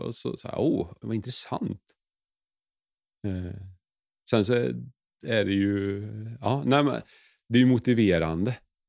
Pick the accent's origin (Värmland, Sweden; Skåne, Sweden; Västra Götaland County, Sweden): Värmland, Sweden; Säffle; Och för att det blev ett liv som jag inte hade föreställt mig när jag växte upp i Säffle.